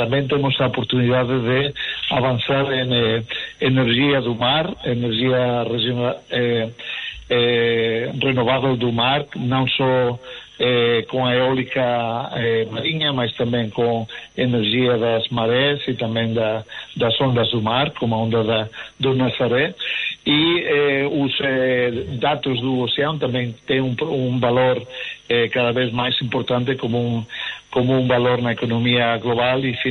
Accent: Spain; born or raised there; Portuguese is a second language; also born or lived in Lisbon

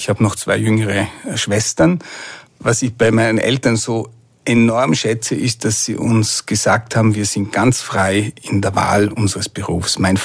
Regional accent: Vorarlberg, Austria; Ich bin ein Vorarlberger, ich habe dort die Handelsakademie besucht und danach kurz bei der Hypobank gearbeitet und dann habe ich in Innsbruck Wirtschaft studiert

